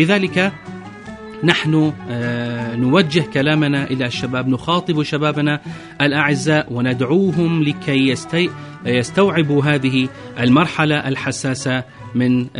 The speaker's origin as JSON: {"language": "Arabic", "country": "Iraq", "said": "كما عندنا في العراق"}